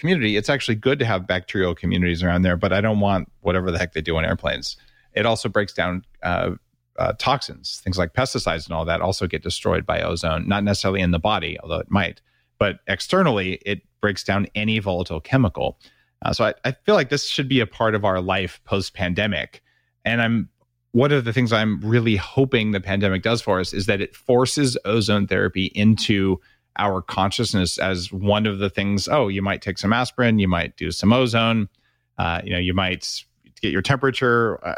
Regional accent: New Mexico, United States; Now, I grew up in New Mexico. My parents had a share in a gold mine.

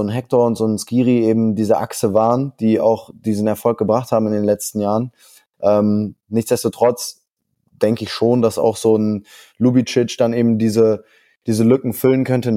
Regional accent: Cologne, North Rhine-Westphalia, Germany; vor allem auch als Kölner, sehr emotionale Fußballfans

